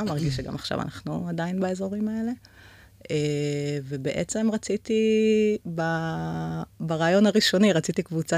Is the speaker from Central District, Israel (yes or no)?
no; Krayot, Haifa District, Israel; born there; ונולדתי בקריות. אני בוגרת תואר שני כאן של אוניברסיטת תל אביב במדיניות ציבורית. התואר ראשון עשיתי באוניברסיטת חיפה. זהו, גרה בראשון לציון, אמא לשתי בנות.